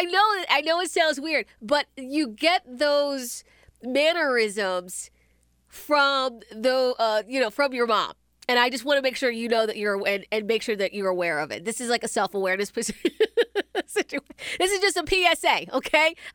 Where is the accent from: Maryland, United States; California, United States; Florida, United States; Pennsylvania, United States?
Maryland, United States; I love Maryland and have always been proud of it. But I am now embarrassed to tell people I'm from Maryland.